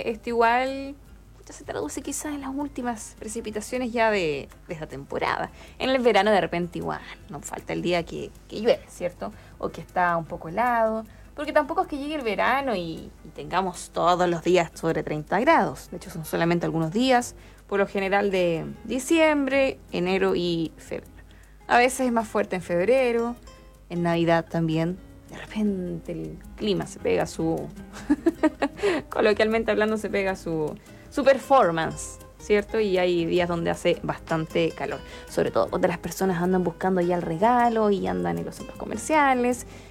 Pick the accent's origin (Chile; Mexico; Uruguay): Chile